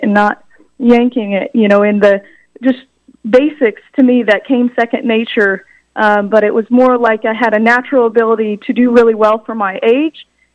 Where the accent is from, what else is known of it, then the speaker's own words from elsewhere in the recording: Emporia, Kansas, United States; I grew up here in Emporia and participating in the Lyon County 4-H Shooting Sports Program.